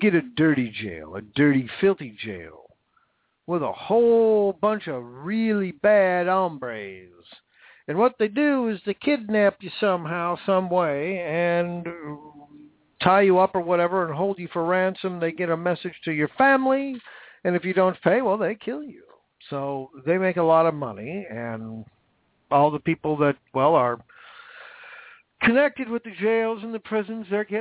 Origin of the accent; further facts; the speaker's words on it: United States; I'm sorry, but as an American, I take offense to that.